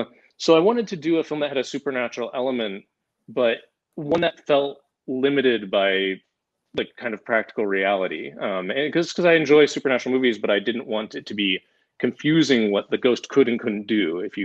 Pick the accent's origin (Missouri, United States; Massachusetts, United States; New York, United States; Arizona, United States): Missouri, United States; a $60,000 horror movie that I would shoot myself on 16mm back in my hometown in Missouri.